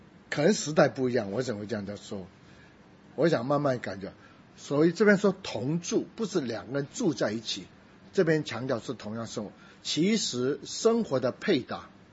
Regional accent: Shunde, Guangdong, China; now in United States; 我们广东人又顺德，很讲究吃。

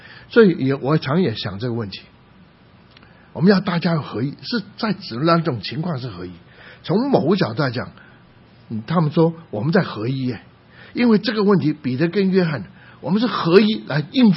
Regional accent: Guangdong, China; 用这样的话我们广东人讲话

